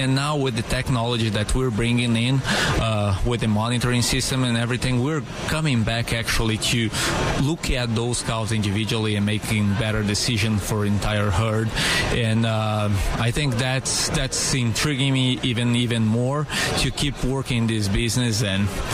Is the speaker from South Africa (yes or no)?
no; Brazil; now in United States; Even though I'm from Brazil, Wisconsin is home for me.